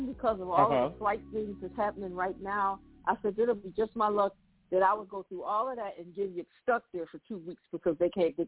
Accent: New York, United States; Well, see, I'm from New York, so if this was New York, this would be like a heat wave this time of year.

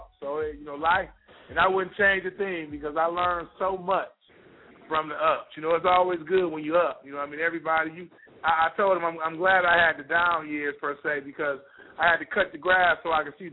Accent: Flint, Michigan, United States; I'm from Flint, Michigan. Grew up in Flint.

